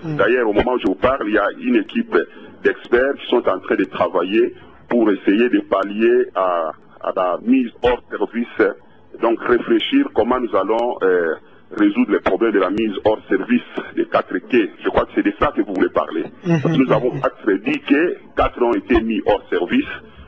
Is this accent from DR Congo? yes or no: yes; DR Congo; Bon, je vous parle en tant que Congolais.